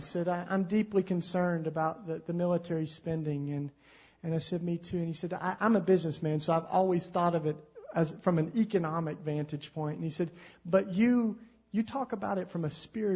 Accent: Tennessee, United States; I mean, I grew up in East Tennessee, and my dad was in Vietnam

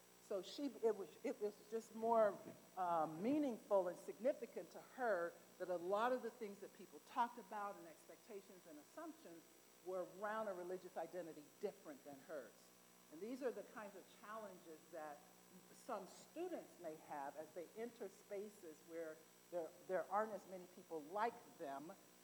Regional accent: Colorado, United States; Where I'm from? Right, I'm from Colorado, so it could be, right?

